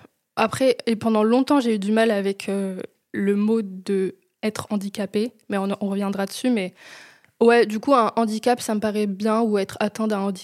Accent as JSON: {"language": "French", "town": "Cachan", "region": "Île-de-France", "country": "France", "tie": "born or raised there", "said": "quand j'ai grandi à Cachan, mais toutes mes écoles étaient dans des villes alentours"}